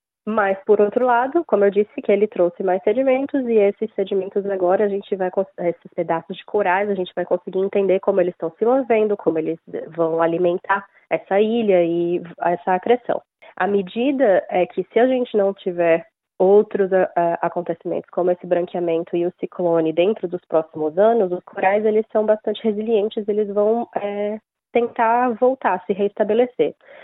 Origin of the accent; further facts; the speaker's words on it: Santa Catarina, Brazil; now in Australia; eu sou de Santa Catarina.